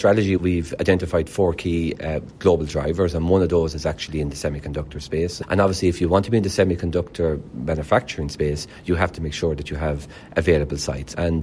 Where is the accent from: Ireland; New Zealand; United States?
Ireland; I think we have to get that mindset as Irish people.